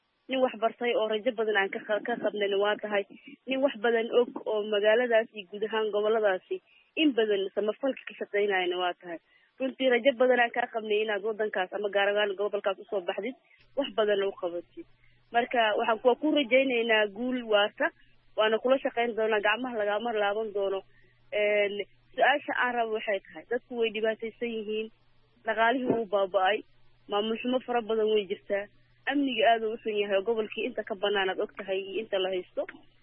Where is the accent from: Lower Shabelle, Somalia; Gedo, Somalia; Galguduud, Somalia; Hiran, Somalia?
Hiran, Somalia; Beledweyne; born there; Aniga waxaan kasoo jeedaa Iran, aan kasoo jeedaa gaar ahaan magaalada Beledweyne aan ku dhashay.